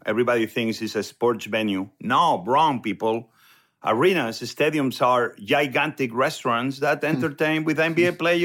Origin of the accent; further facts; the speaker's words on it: Barcelona, Catalonia, Spain; moved away as an adult; now in Washington, United States; I think it's the first time I saw inequality beyond what I ever saw where I grew up in Barcelona.